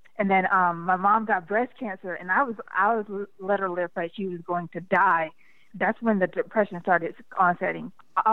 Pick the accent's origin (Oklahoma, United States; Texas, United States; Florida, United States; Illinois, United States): Illinois, United States; Centreville; born there; I was born in Centerville, Illinois, and I lived with my stepdad and my mom.